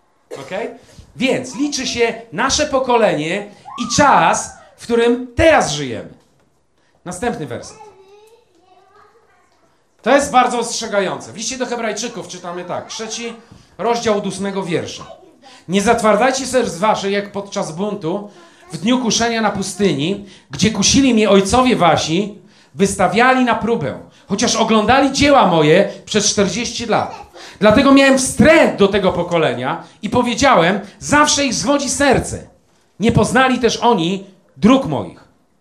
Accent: Elbląg, Warmian-Masurian Voivodeship, Poland; u nas jak w Elblągu, czyli tam, gdzie się wychowałem, w moim rodzinnym domu, prawda?

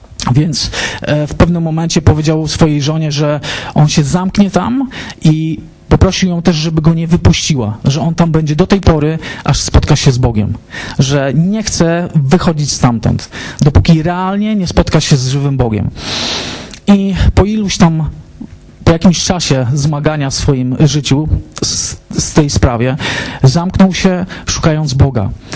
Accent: Rzeszów, Subcarpathian Voivodeship, Poland; now in Warsaw, Poland; Mieszkałem wtedy w Rzeszowie. Pochodzę z Rzeszowa. Od prawie 3 lat jestem tutaj w Warszawie

